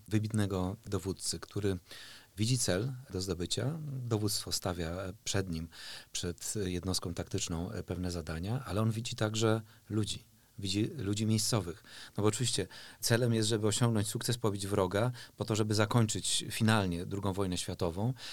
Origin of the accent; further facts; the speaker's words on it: Pomeranian Voivodeship, Poland; Również urodziłem się i wychowałem na Pomorzu Gdańskim.